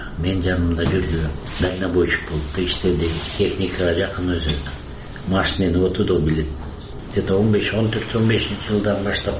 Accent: Bishkek, Kyrgyzstan; Фрунзе шаарында төрөлдүм. Өмүр бою шаарда жашадым.

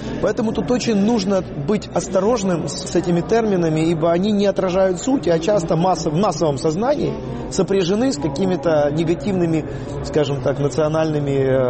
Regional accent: Kyiv, Ukraine

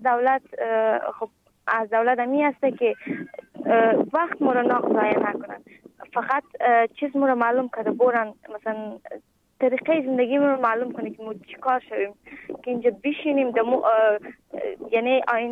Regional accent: Afghanistan; now in Greece; از افغانستان آمدیم و در کمپ روسنا زندگی میکنیم. یک ساعت از آتین فاصله داره، نزدیک کمپ تیواست.

